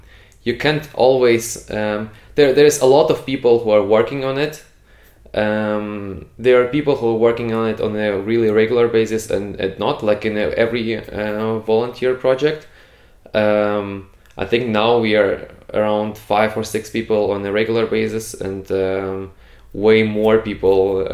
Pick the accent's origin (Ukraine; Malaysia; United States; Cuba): Ukraine; Lviv, Lviv Oblast; moved away as an adult; now in Munich, Germany; I started studying medicine just in my hometown in Lviv. And after 2 years, I came here to Germany to study medicine here in Germany at the LMU Munich, Ludwig Maximilians Universität Munich. Yeah, so now I'm here in Munich.